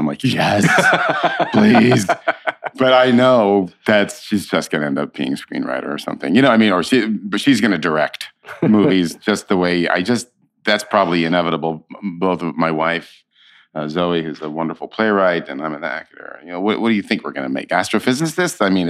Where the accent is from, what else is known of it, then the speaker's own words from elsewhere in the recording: San Francisco, California, United States; also born or lived in Berkeley; I grew up in San Francisco, and they have a professional theater company there called the American Conservatory Theater.